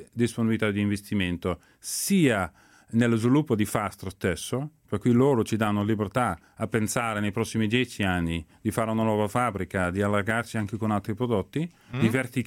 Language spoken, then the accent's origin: Italian; Netherlands; Italian is a second language; now in Italy; Io sono olandese, sono venuto in Italia perché qui si può ancora lavorare nella manifatturiera